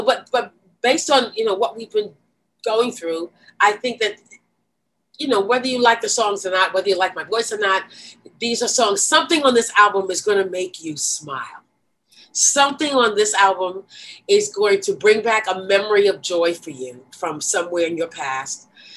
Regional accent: Brooklyn, New York, United States; I grew up in Brooklyn, you know, I got lots of Jewish friends

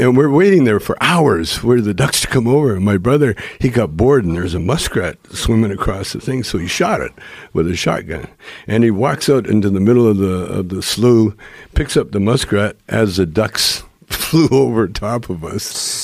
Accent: Calgary, Alberta, Canada; now in Los Angeles, United States; In Calgary, Alberta, Canada.

